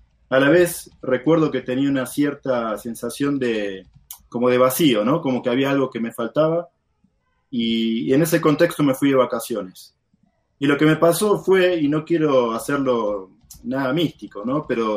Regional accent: San Martín, Buenos Aires Province, Argentina; Somos de San Martín, ahí del conurbano bonaerense. Bueno, nací en la capital federal, pero soy bonaerense, ¿no es cierto? Como buen habitante de San Martín, hincha fanático de Chacarita Juniors.

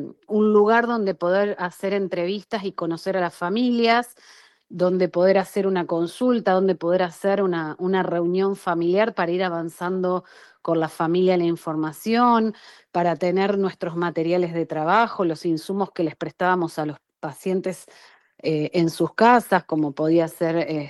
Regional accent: Luján, Buenos Aires Province, Argentina; Yo soy de Luján, los tres somos de Luján.

